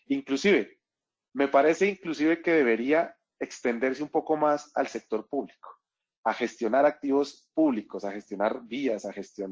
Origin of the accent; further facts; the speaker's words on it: Colombia; Como colombiano me gustaría que tuviera un recurso en mi impuesto